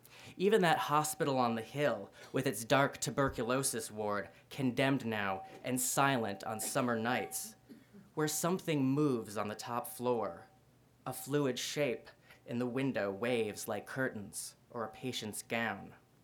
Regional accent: Ohio, United States; now in San Francisco, United States; And as Wayne said, I am originally from Ohio. I live in San Francisco now, and it's always good to be home.

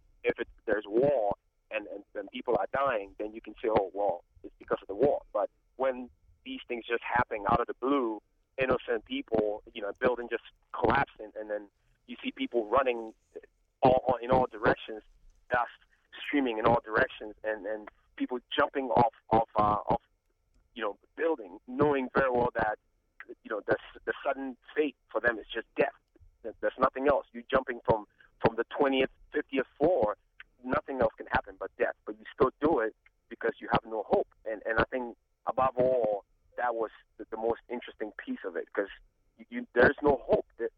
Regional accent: Ghana; I was in Ghana, West Africa. I'm a Ghanaian.

